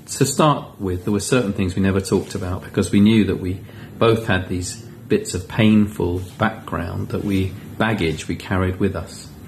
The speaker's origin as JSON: {"language": "English", "region": "England", "country": "United Kingdom", "tie": "born or raised there", "also_born_or_lived": "Liverpool", "lives_now": "Jerusalem, Israel", "said": "Now I live in Jerusalem. My mother was Jewish Israeli, and I was brought up in England."}